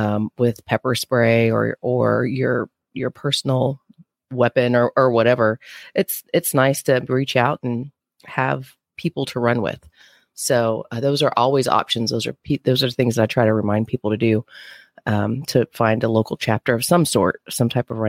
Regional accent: Panama City, Florida, United States; like back home in Panama City, I'm from Panama City, Florida.

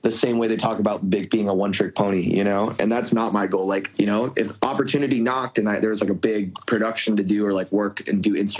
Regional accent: San Francisco, California, United States; a group of my friends from back home, I grew up in San Francisco. Some of my homies from back home just think it's hilarious

